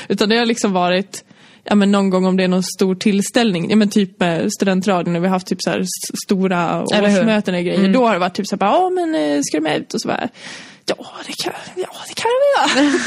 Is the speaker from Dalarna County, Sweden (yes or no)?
yes; Malung, Dalarna County, Sweden; hemma i Malung så var det typ så här